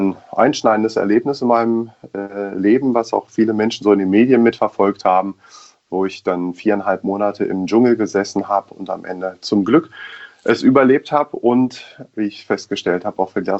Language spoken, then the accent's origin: German; Göttingen, Lower Saxony, Germany; born there; ich bin in Göttingen geboren